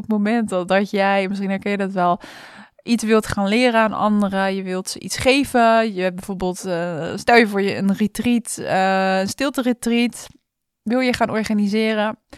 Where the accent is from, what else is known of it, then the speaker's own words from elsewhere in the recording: Rotterdam, South Holland, Netherlands; ik ben Rotterdamse